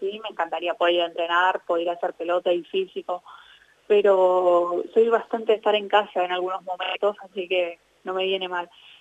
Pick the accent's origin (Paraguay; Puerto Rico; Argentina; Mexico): Argentina; Avellaneda, Buenos Aires Province; Justo de la zona que soy yo de Avellaneda hay muchos casos